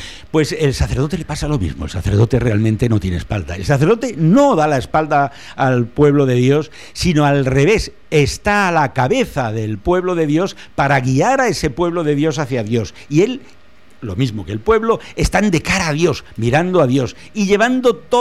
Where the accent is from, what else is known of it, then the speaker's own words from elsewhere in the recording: Madrid, Community of Madrid, Spain; eso lo he vivido yo de pequeño en Madrid, yo soy madrileño y vivo ahí 40 años